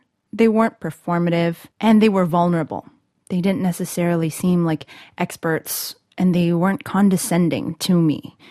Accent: United States; I am Malaysian, Chinese, American.

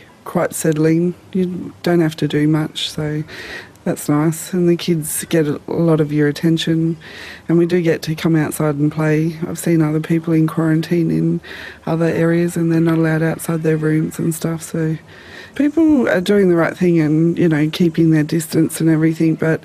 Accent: Melbourne, Victoria, Australia; I'm from Melbourne

